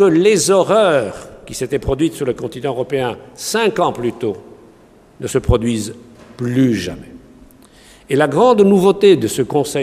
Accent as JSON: {"language": "French", "country": "Italy", "moved": "as an adult", "lives_now": "Strasbourg, France", "said": "Je suis italien, je suis arrivé en France en 1979 avec mon épouse et j'ai posé nos valises, à l'époque, dans la ville de Strasbourg"}